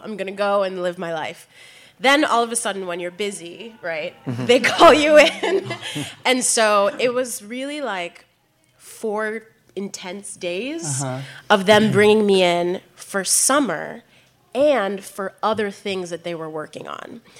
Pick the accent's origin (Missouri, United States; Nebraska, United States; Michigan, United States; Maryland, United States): Maryland, United States; Baltimore; to see so many people from where I'm from Baltimore